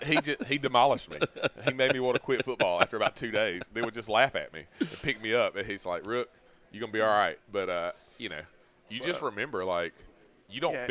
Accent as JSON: {"language": "English", "town": "Wrightsville", "region": "Georgia", "country": "United States", "said": "So, one, you know, I'm from Wrightsville, Georgia."}